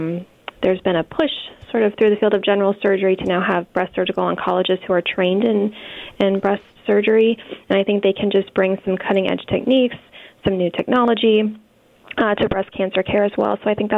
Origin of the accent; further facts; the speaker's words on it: Connecticut, United States; So I am initially from Southern Connecticut. I'm from Fairfield County.